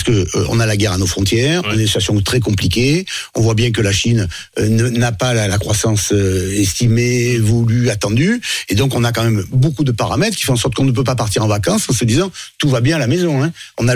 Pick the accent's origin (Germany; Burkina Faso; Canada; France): France; Provence-Alpes-Côte d'Azur; Nous, on est Provence, les Alpes et Côte d'Azur. Mais pour autant, je suis français. Fondamentalement français